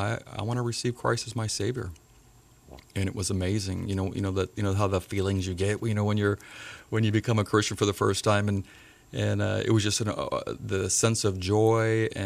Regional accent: Ewa Beach, Hawaii, United States; born there; I was born, I was born in Ewa Beach.

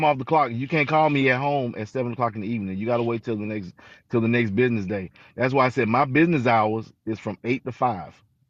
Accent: California, United States; I came from Cali.

